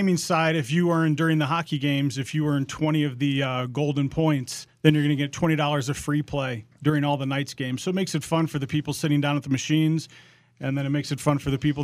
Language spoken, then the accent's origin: English; Ohio, United States; but I'm from Northeast Ohio, and I'm loyal to the Browns, Indians, and Cavs.